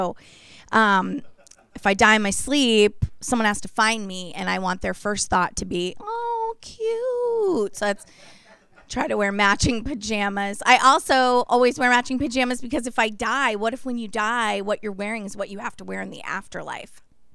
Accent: Maine, United States; I grew up in Maine. Oh. I was the homecoming queen of my town, if that tells you anything.

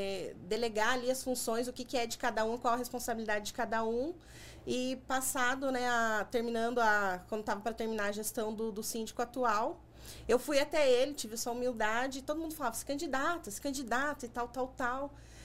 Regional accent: Paraná, Brazil; now in Taubaté, Brazil; 20 anos que eu moro em Taubaté, eu sou paranaense, na verdade.

